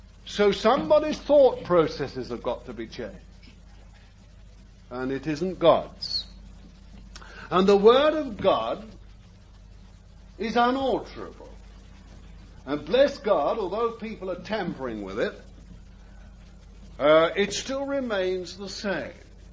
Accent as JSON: {"language": "English", "region": "London", "country": "United Kingdom", "tie": "born there", "said": "though I was born in the East End of London."}